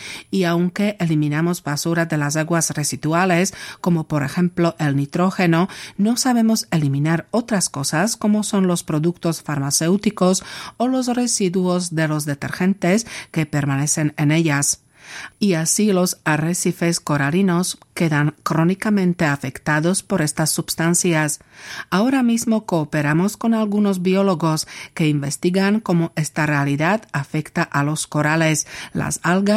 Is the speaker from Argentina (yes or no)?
no; Želiezovce, Nitra Region, Slovakia; Spanish is a second language; cerca de mi pueblo natal, Želiezovce, comenzaron a construir la central nuclear de Mochovce